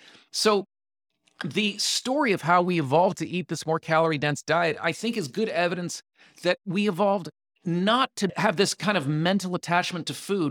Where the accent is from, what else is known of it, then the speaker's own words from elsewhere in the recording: Canada; it may be because I'm Canadian, so I don't watch enough